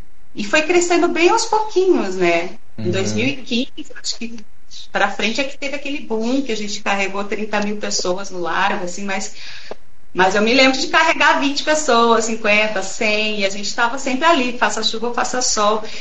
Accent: Campo Grande, Mato Grosso do Sul, Brazil; Eu também vim de Campo Grande

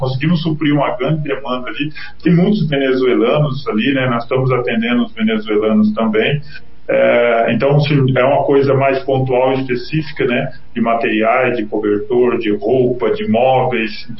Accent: Brazil; E eu acredito, e eu sou brasileiro, eu acredito, entendeu?

